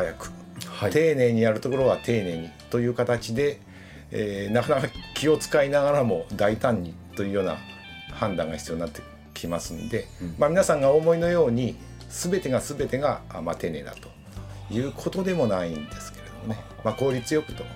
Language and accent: Japanese; Shizuoka, Japan; 私はですね、はい、実は京都とは関係なくて静岡県の出身でして。